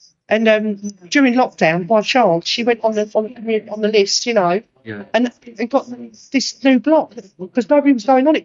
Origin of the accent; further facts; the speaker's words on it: Fulham, London, United Kingdom; And I brought my girls down here and it was like it was when I was growing up in Fulham.